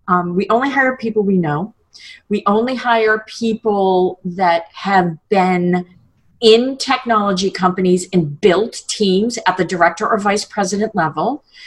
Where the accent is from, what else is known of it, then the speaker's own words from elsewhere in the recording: Leominster, Massachusetts, United States; In Leominster, Massachusetts, plastic capitals of the world